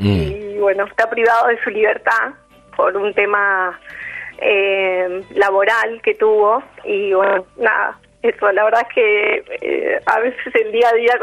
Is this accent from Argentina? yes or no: yes; Saavedra, Buenos Aires Province, Argentina; also born or lived in Villa Martelli; Yo soy de Saavedra, que es al lado, pero cerca. He vivido en Villa Martelli.